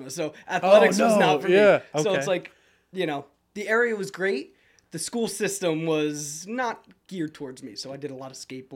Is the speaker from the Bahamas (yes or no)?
no; Palmer Township, Pennsylvania, United States; Good growing up in suburbia, you know, as good as it could be. I grew up in the Lehigh Valley, Palmer Township.